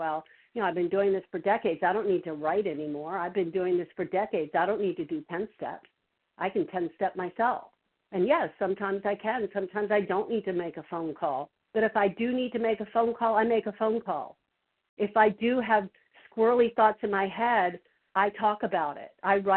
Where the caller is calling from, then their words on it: Virginia, United States; I'm from Virginia.